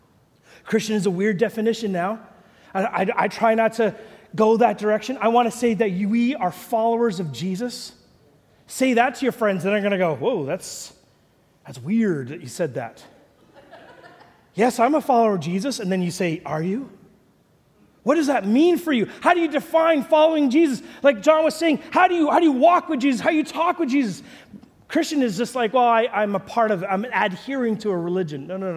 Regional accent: Canada; I am not a New Zealander, just so you're clear, everyone online. I am not. I have multiple passports from Canada.

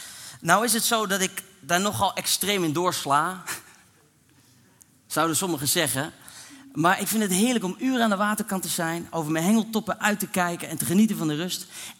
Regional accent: Netherlands; natuurlijk, ik ben een echte Hollander, dus ik ga voor de goedkoopste optie

